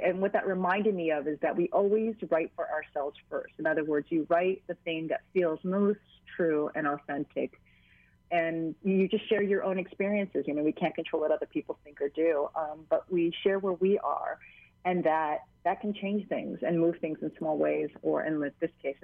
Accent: Hawaii, United States; for me, it was an identity piece about being Chinese American. You know, what does that mean? And being Chinese American in Hawaii, what does that mean?

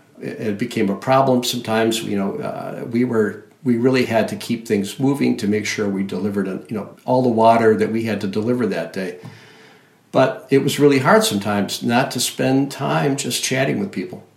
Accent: Detroit, Michigan, United States; Yeah, I grew up in the Detroit area in the late 50s, early 60s, and I came from a family from the South, and they arrived here with some inherent biases.

